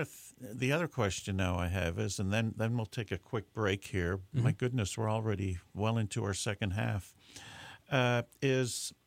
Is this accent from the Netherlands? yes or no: yes; Netherlands; now in Davis, United States; Since we're talking, you're listening to two people that I immigrated from Holland, my guest from South Korea.